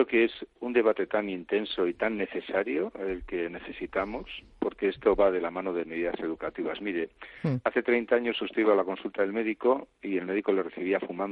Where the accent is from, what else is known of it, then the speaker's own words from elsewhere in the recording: Basque Country, Spain; Yo soy vasco y era impensable que no se fumara en los frontones